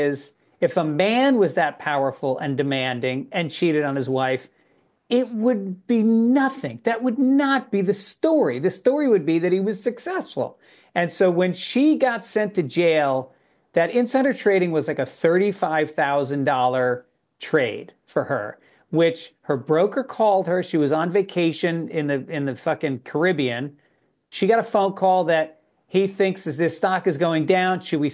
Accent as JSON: {"language": "English", "country": "Ireland", "said": "No, but being Irish, it will hit you even harder. It really hits me at a deep level because my grandfather was in the IRA."}